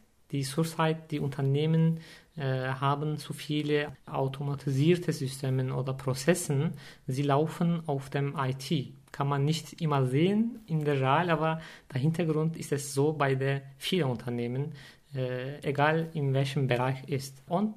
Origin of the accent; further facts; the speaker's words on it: Turkey; German is a second language; moved away as an adult; now in Germany; Aber natürlich, das ist meine Heimat.